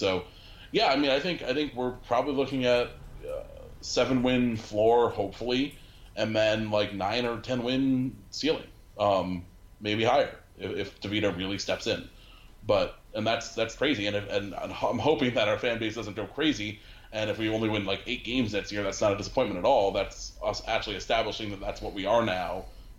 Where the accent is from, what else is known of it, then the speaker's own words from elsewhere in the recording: Stamford, Connecticut, United States; I went to Half Full Brewery in my hometown of Stamford